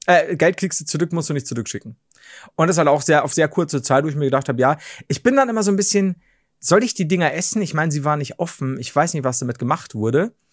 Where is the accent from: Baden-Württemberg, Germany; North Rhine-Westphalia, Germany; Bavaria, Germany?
Bavaria, Germany; Im Woolworth. Ja, bei uns in Bayern war's Woolworth.